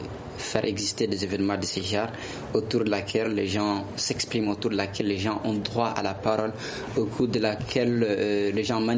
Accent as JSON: {"language": "French", "town": "Timbuktu", "region": "Tombouctou", "country": "Mali", "said": "Donc ce festival, oui, ça redonne aussi confiance aux partenaires surtout vers chez nous, à Tombouctou"}